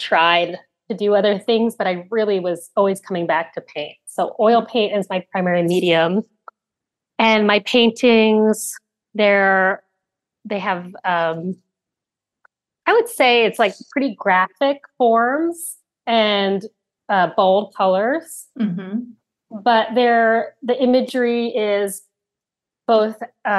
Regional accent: Brooklyn, New York, United States; also born or lived in New Jersey; So I was born in Brooklyn, and my parents left Brooklyn and moved to New Jersey, about 45 minutes out of the city.

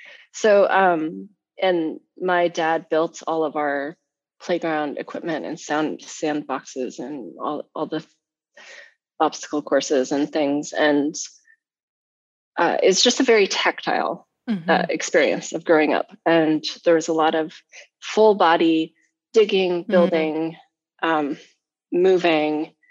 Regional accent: California, United States; I grew up in California, so there's mm-hmm. no water.

